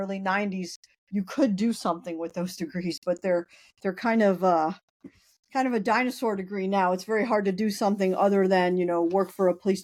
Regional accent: Florida, United States; I am an anomaly. I am a Floridian. I am from South Florida.

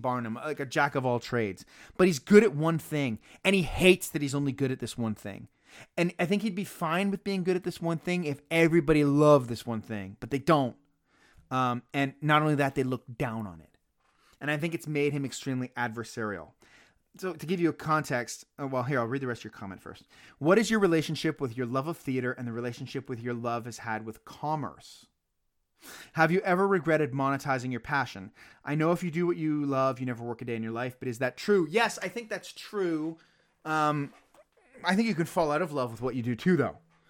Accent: Canada; I'm Canadian.

